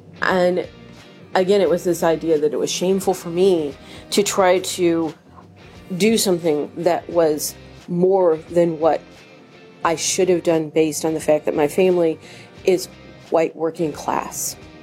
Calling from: Centralia, Missouri, United States; I'm from Centralia, Missouri.

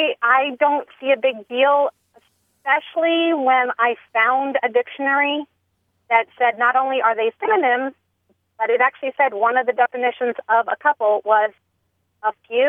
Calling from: Tallahassee, Florida, United States; I'm calling from Tallahassee, Florida.

